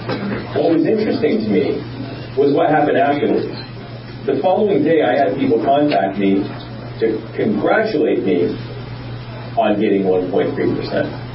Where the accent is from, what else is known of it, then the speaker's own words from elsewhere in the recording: Baltimore, Maryland, United States; born there; But I was born in Maryland, in Baltimore, actually.